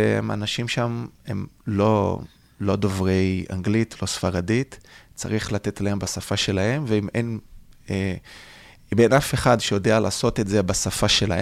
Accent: Brazil; Hebrew is a second language; moved away as an adult; now in Israel; תראי, הגעתי לארץ ב-2004, עליתי לארץ מברזיל.

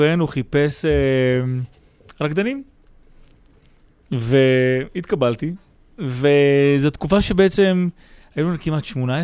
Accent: Lod, Central District, Israel; למרות המבטא, אני נולדתי בלוד. יש לי מבטא לודאי כנראה. סתם, אמי מצרפת, אבי מרוקאי

